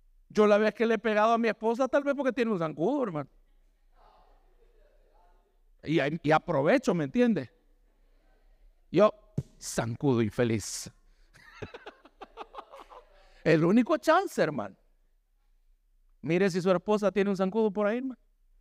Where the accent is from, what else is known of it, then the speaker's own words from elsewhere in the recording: El Salvador; Entonces decimos, no, es que así somos los salvadoreños.